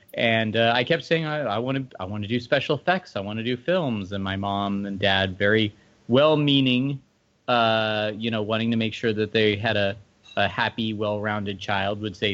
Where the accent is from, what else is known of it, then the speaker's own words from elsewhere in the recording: Hollywood, California, United States; now in Texas, United States; So the right now I'm in Texas. I grew up in Hollywood, but I actually came to Texas because I wanted to try filmmaking as a small business model.